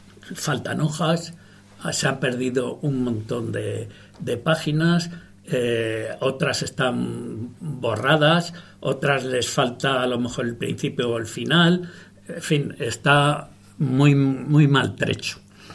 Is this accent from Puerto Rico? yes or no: no; Barcelona, Catalonia, Spain; born there; Yo, aunque nací en Barcelona, me considero de Reus porque toda mi familia es de Reus. Yo nací accidentalmente en Barcelona, si no hubiera nacido en Reus, como a toda mi familia.